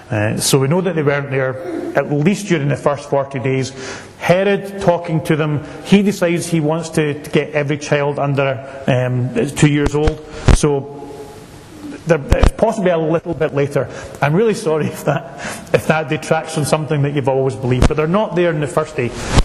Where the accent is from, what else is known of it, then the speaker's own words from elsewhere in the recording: Glasgow, Scotland, United Kingdom; I'm from Glasgow